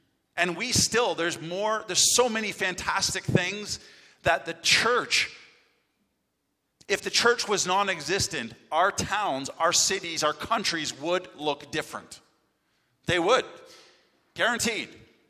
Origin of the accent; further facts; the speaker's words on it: Canada; I'm from Canada. I'm born and raised there.